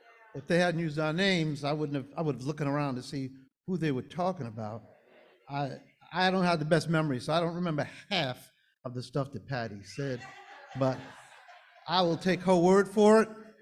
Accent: Brooklyn, New York, United States; we are originally from New York. We're original New Yorkers. We were born right across the river in Brooklyn. Brooklyn, USA, that's right.

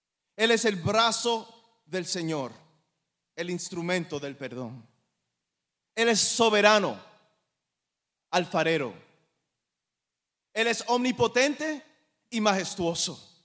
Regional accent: Dominican Republic; now in North Carolina, United States; vivo en Carolina del Norte, soy dominicano platanero.

